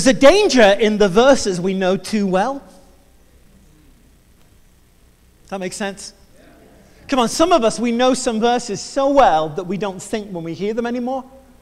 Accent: England, United Kingdom; I grew up in England.

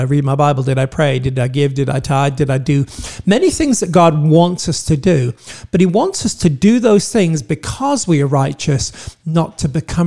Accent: United Kingdom; born there; I am British. I may feel British. I may not feel British. It has nothing to do with it. I was born British.

